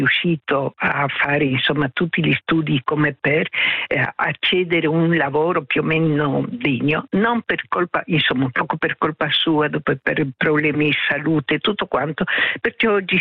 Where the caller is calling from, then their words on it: Trieste, Friuli-Venezia Giulia, Italy; Sì, buongiorno, sono da Trieste effettivamente e voglio parlare così un momento con voi